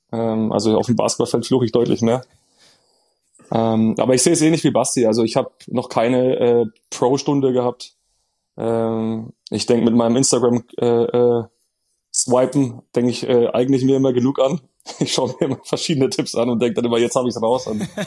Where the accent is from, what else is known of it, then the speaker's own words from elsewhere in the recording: Würzburg, Bavaria, Germany; Ich komme aus Würzburg